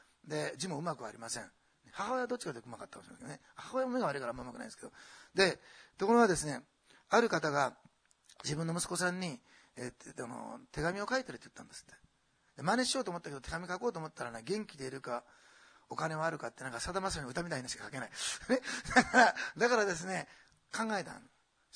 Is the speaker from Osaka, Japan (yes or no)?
yes; Osaka, Japan; born there; also born or lived in Tokyo; 大阪生まれだったんですけど、東京に行って予備校に入って浪人をしまして